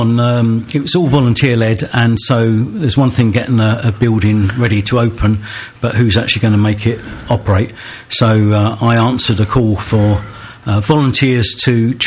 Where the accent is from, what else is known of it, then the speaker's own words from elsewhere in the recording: Chadwell Heath, London, United Kingdom; So, yeah, I mean, Chapel Heath postally would be Essex, but the bit I grew up in was in the London Borough of Redbridge.